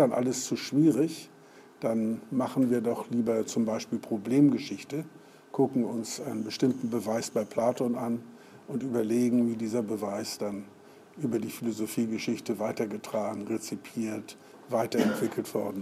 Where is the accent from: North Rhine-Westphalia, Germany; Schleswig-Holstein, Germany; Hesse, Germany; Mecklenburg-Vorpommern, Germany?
Schleswig-Holstein, Germany; Kiel; ich komme aus Kiel und kann ein bisschen Dänisch